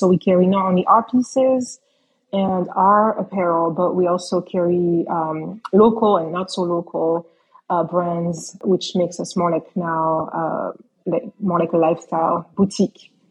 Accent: France; I grew up, my mom being Italian. I grew up in France, so I was exposed to lots of different cultures

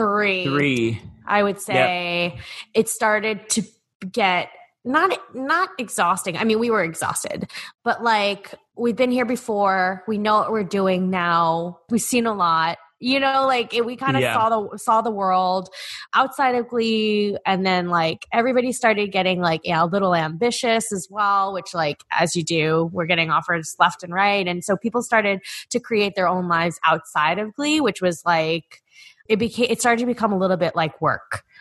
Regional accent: New York, United States; the biggest because I'm from Long Island.

